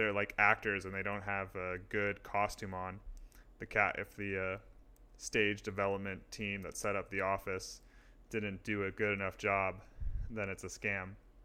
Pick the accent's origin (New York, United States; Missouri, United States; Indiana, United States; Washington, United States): New York, United States; New York City; observation I made growing up in New York City